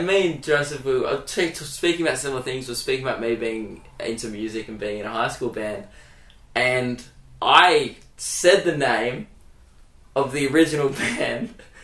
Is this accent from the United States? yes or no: no; Australia; I'm an Australian